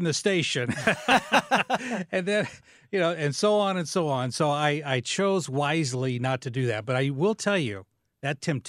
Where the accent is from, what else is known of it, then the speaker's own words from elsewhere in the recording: West Frankfort, Illinois, United States; my job was working at the little radio station in my hometown. And a little town south of Mount Vernon over in Illinois called West Frankfort.